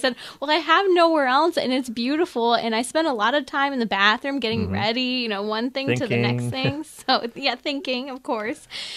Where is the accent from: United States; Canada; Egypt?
United States; California; California, my home state, let's step up and say we can give and we will give generously.